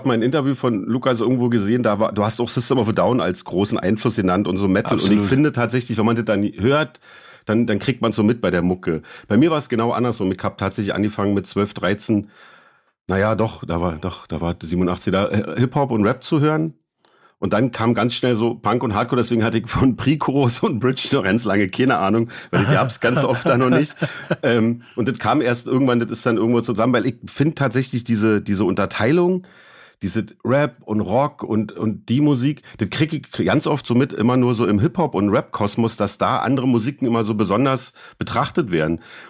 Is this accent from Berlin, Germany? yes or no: yes; Berlin, Germany; Ich bin ja in Berlin-Lichtenberg groß geworden